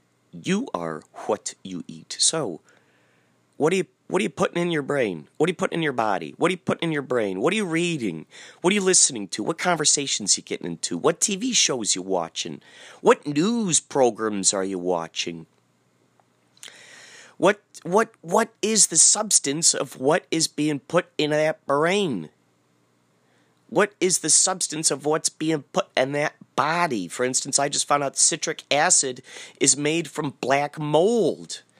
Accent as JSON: {"language": "English", "town": "Carol Stream", "region": "Illinois", "country": "United States", "tie": "born or raised there", "said": "And it turns out, I grew up in Carroll Stream, Illinois. Carroll Stream."}